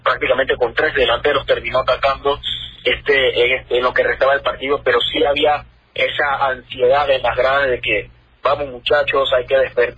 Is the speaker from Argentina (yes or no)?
no; Panama; pero como panameños